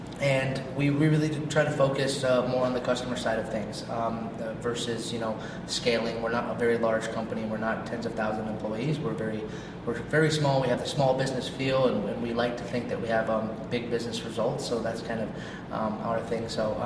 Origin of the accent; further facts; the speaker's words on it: Arizona, United States; now in Philippines; I'm originally from Arizona. I've been in the Philippines now 8-9 years.